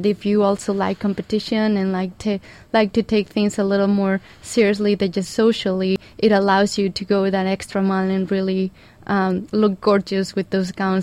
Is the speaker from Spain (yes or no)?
yes; Spain; I'm from Spain, and that just sometimes goes natural.